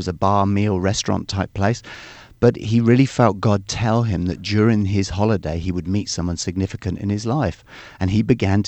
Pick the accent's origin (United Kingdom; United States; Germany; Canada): United Kingdom; England; born there; from Dublin, Ireland, and moved over to England, where he met my mom and had our children there. So I was born in England.